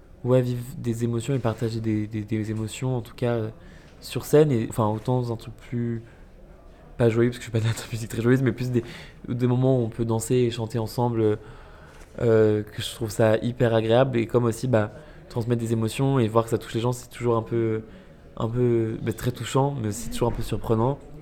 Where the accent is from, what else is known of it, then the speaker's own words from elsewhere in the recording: Lyon, Auvergne-Rhône-Alpes, France; Moi, je suis originaire de Lyon. Je vivais à Paris